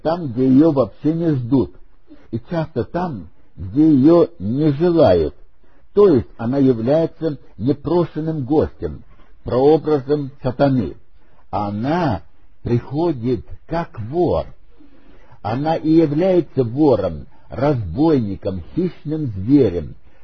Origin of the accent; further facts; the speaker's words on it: Volga region, Russia; first language German; Russian is a second language; свои 75 лет. Я родился на Волге и два класса кончил на немецком языке и ни слова по-русски не знал